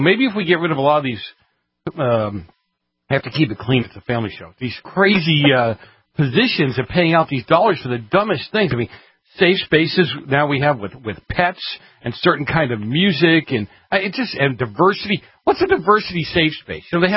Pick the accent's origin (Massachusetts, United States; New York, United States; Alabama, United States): Massachusetts, United States; Boston; I'm from Boston. You know, we have like 60 colleges in Boston. And we still can't speak the King's English.